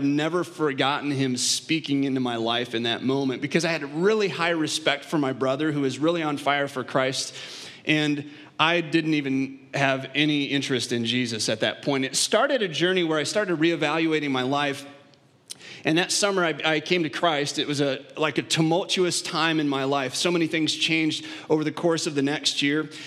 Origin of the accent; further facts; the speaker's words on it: Moline, Illinois, United States; my local hometown. They were Young Life leaders in Moline. We talked yesterday, these guys are from my hometown area, I love that.